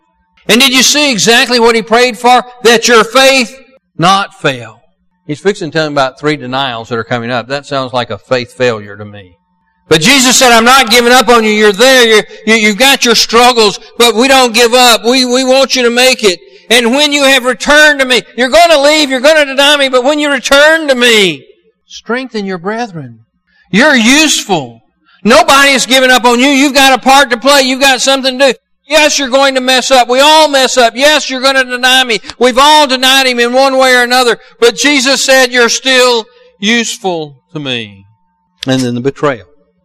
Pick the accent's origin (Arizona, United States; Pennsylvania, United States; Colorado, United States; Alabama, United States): Alabama, United States; Those of us from Alabama know that, don't we?